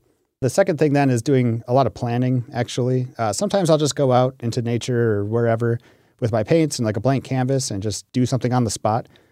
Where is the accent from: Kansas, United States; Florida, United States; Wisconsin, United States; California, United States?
Wisconsin, United States; Green Bay; But I grew up in Green Bay. It was kind of like where we always hung out.